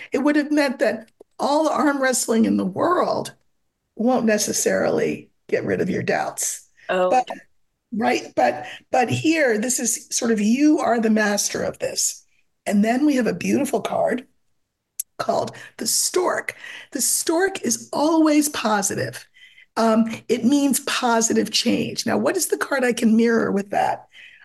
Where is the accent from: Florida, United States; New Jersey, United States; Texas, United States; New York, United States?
New Jersey, United States; now in California, United States; I'm coming from New Jersey, but now I live in California